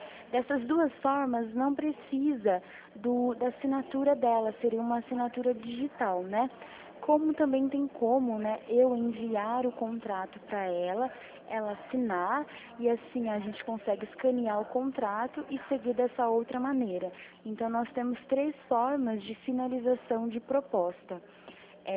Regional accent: Araras, São Paulo, Brazil; eu retornei para minha cidade, que é Araras, próximo de Prudente também.

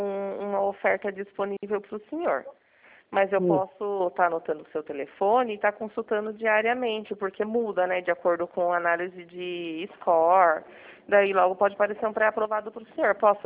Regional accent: Londrina, Paraná, Brazil; born there; Eu sou do Paraná também, hoje eu moro em São Paulo, no interior, mas eu nasci em Londrina, aí pertinho.

